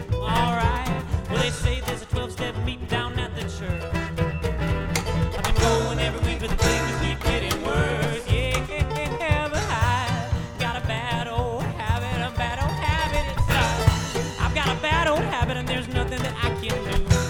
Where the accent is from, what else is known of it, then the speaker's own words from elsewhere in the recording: Ann Arbor, Michigan, United States; We're from Ann Arbor, Michigan.